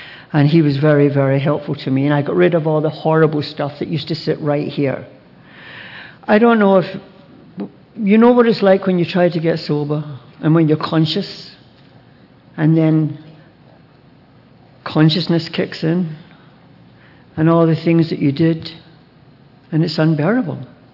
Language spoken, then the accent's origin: English; Scotland, United Kingdom; born there; I was born in Scotland, and all of our food was rationed.